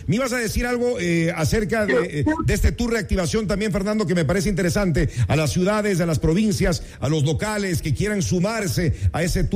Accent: Ecuador; lo que tenemos que hacer como ecuatorianos, primero, pues preferir lo nuestro.

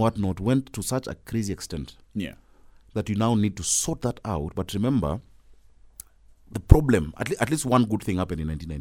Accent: Ngara, Nairobi, Kenya; born there; I was born in Ngara, just here close.

